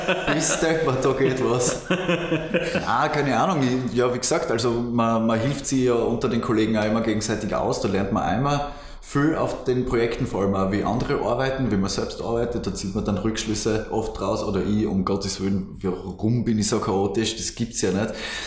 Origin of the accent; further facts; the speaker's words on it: Hartberg, Styria, Austria; Also, wenn ich mal zum Beispiel in Hartberg, wo ich herkomme, so die...